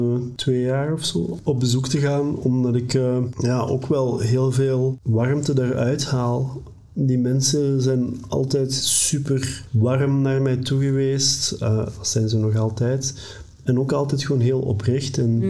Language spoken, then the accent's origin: Dutch; Flanders, Belgium; dat je als Limburger... toch een heel hard dat communitygevoel hebt en samenhorigheidsgevoel hebt.